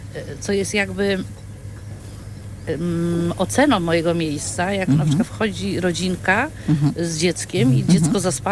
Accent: Kartuzy, Pomeranian Voivodeship, Poland; Bardziej z okolic Kartuz, tam się urodziłam zresztą.

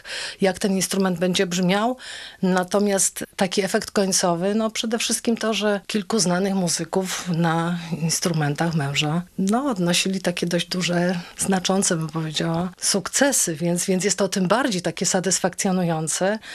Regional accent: Kraków, Lesser Poland, Poland; Ja jestem z Krakowa, także krakowiacy i górale.

